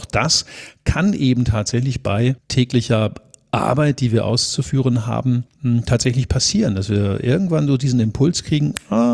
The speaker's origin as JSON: {"language": "German", "town": "Dornenheim", "country": "Germany", "said": "ich komme aus einer Adelsfamilie. Da fühlen sich immer alle so wichtig. Die haben immer einen ganz hohen Puls und wir kommen aus Dornenheim."}